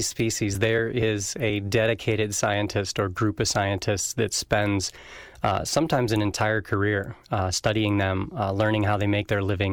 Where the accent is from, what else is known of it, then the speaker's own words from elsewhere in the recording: Midwest, United States; I grew up in the Midwest, but not in the upper Midwest, not in Minnesota